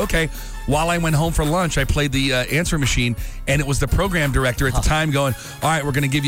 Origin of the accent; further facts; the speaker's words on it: Miami, Florida, United States; moved away as an adult; now in Atlanta, United States; I almost didn't make it in Atlanta because when I came up here from Miami, I was 22 years old